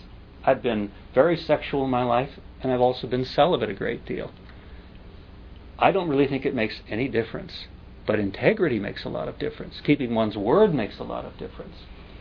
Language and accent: English; Quebec, Canada; I grew up in Quebec across from the Benedictine Abbey, which is on Lake Memphremagog there.